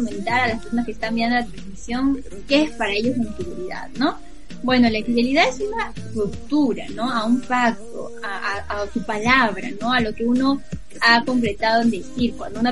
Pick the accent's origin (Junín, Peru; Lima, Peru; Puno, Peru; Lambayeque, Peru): Lima, Peru; San Juan de Lurigancho; soy de San Juan de Urigancho, soy de Lima Noreste. Bueno, mi iglesia se llama Cristo Esperanza de Vida.